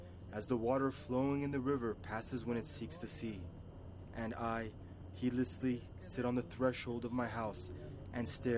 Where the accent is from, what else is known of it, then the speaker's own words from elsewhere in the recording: Madrid, Community of Madrid, Spain; I am from Madrid. I was born in 1950 in an active, combatant, communist, and anti-fascist family.